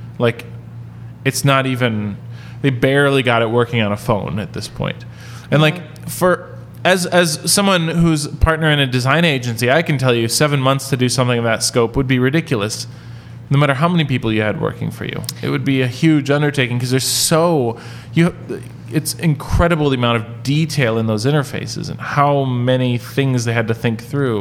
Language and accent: English; Minnesota, United States; It's like how I knew Wisconsin growing up in Minnesota.